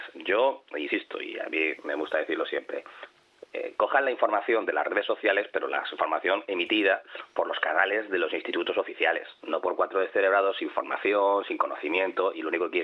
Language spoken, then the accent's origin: Spanish; Canary Islands, Spain; vivimos en un archipiélago volcánico. Con lo cual, si alguien está acostumbrado a convivir con sus volcanes, pues somos los canarios.